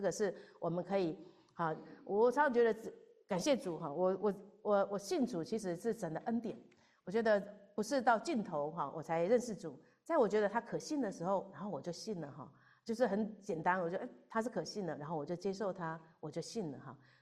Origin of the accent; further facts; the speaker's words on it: Taiwan; born there; 他来，我生在台湾，他就到台湾去找我哈。